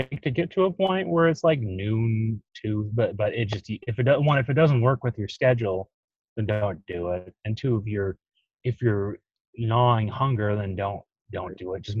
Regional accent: Chicago, Illinois, United States; Soda. I'm originally from Chicago.

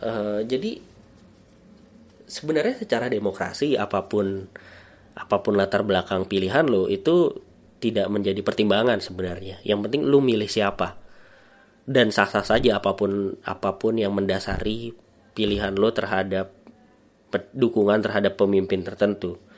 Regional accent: Padang, West Sumatra, Indonesia; Kalau ada orang yang memilih anggota DPR karena dia orang Padang, gue orang Padang.

